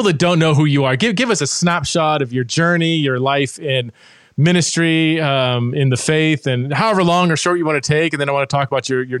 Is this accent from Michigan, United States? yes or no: no; Fresno, California, United States; I grew up in Fresno, California.